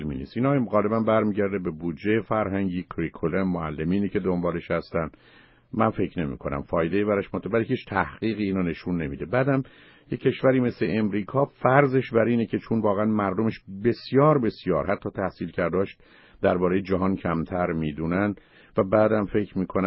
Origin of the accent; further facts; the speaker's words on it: Iran; ولی اینکه من فرزندم رو در حالی که من ایرانی هستم